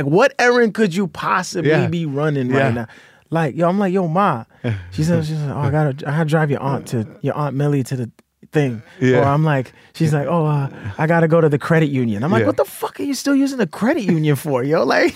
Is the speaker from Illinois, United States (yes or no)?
no; Brooklyn, New York, United States; I grew up in Brooklyn, in Bushwick.